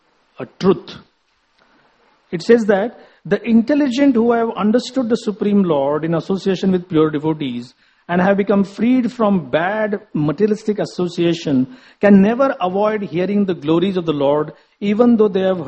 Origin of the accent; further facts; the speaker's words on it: Maharashtra, India; I am from Maharashtra, but it's not like every time you see an elder, you touch his feet.